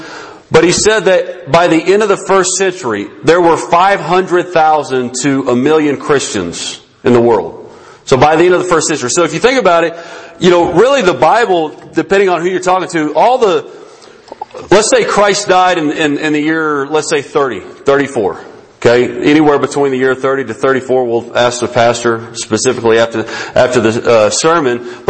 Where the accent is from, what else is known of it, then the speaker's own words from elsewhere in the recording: New Mexico, United States; I was at UNM for a while, lived in UNM or Albuquerque, lived at Santa Fe for a while, born and raised in New Mexico